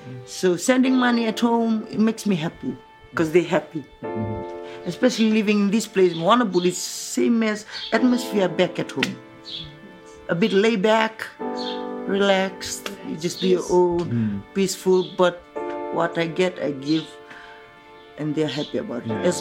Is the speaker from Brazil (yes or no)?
no; Fiji; And then she asked, where are you from? I'm from Fiji.